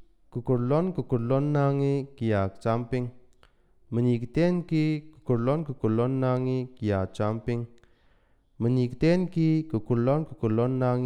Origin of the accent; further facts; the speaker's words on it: Paidam Pantha, Manipur, India; English is a second language; I'm 30 years old. I'm from Paidam Pantha, Chandel District, Manipur.